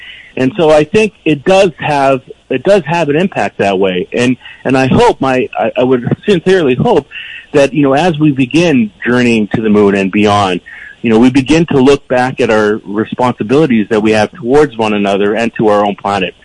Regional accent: Toronto, Ontario, Canada; when I was a child growing up in Toronto

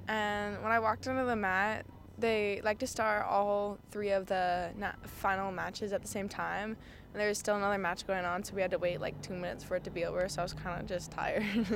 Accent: Hazelton, British Columbia, Canada; now in Vanderhoof, Canada; I'm from Hazleton, but I just recently moved to Vanderhoof for schooling.

